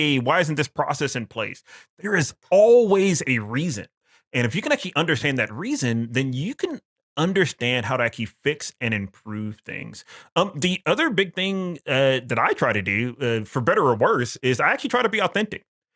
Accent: Mississippi, United States; It's like, oh, you know, cause I'm from Mississippi. Our regulations there are a little bit more fast and loose, right?

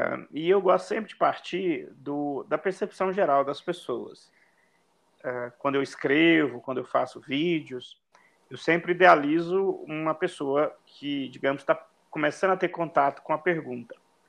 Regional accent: Minas Gerais, Brazil; Eu nasci em Minas Gerais, no leste de Minas, e morei na minha infância na propriedade rural da minha família.

